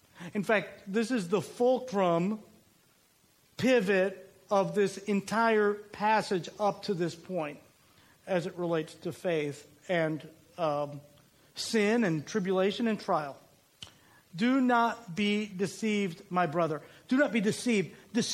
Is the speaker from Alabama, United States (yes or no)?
yes; Alabama, United States; I grew up in Alabama. I grew up watching them. I grew up an hour away from Tuscaloosa.